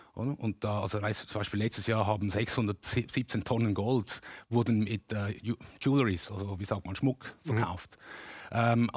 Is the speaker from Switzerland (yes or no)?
yes; Switzerland; Und ich bin ein Schweizer. Also das heißt, ich bin natürlich aufgewachsen in ein geistiges Kind der Schweiz.